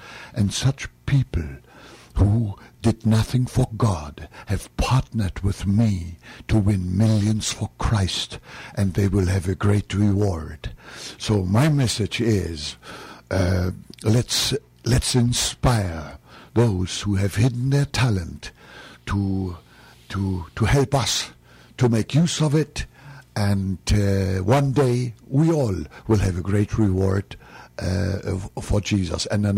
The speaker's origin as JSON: {"language": "English", "country": "Germany", "said": "I come from Germany, and I emphasized my Germanness"}